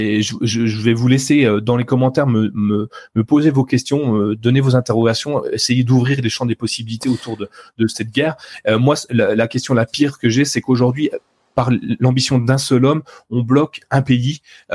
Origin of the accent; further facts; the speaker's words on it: France; Si je suis français, en l'occurrence, c'est le cas